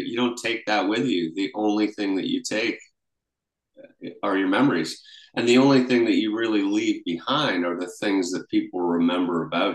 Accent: New Canaan, Connecticut, United States; also born or lived in England; My first memories are of living in New Canaan near New York, where we lived.

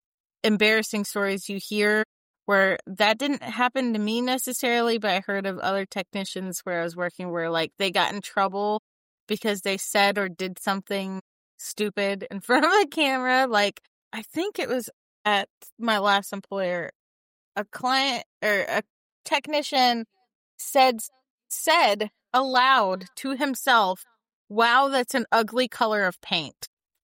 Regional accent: Dayton, Ohio, United States; now in Indianapolis, United States; Like, I'm in Indianapolis, Indiana. Okay. So like, and I'm from Dayton, Ohio, which is another like big city, right?

